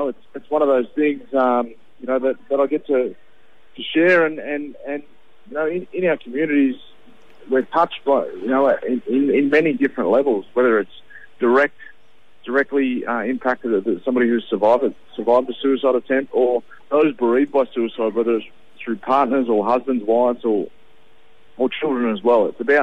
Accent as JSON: {"language": "English", "town": "Wagga Wagga", "region": "New South Wales", "country": "Australia", "said": "I'm from Wagga, and I actually spent a bit of time in Albury playing footy when I finished playing in the NRL."}